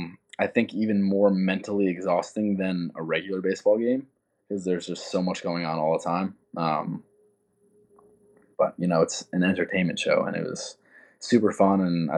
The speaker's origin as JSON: {"language": "English", "region": "New York", "country": "United States", "said": "even though I'm from New York, I'm going to be in South Carolina"}